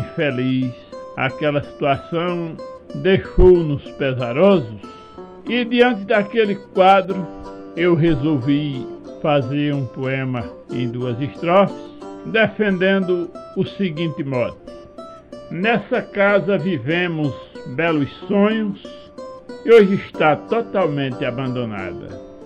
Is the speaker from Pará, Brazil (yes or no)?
no; Bezerros, Pernambuco, Brazil; Pernambuco, mais precisamente no sítio Frutuoso, em Bezerros, lugar onde nasci e ali fui criado e constituí família